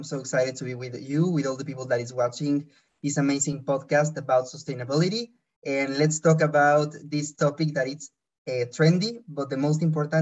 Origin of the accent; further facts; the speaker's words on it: Mexico; now in Belgium; I'm from Mexico. But we are spreading the world because I'm living in Belgium.